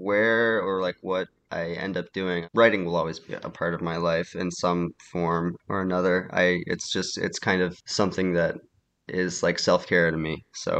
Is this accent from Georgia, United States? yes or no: no; Bloomington, Illinois, United States; I really wasn't into punk rock that much growing up, or at least growing up in Bloomington Normal.